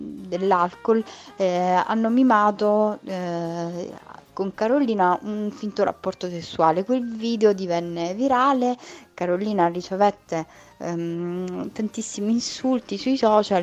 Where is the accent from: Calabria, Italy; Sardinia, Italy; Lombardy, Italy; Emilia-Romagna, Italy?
Calabria, Italy; now in Rome, Italy; Io vivo a Roma da diversi anni, sono calabrese, Calabria.